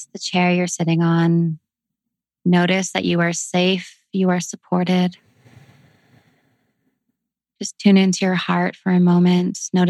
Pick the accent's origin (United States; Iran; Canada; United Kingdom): Canada; accent: Canadian; Here comes my Canadian accent.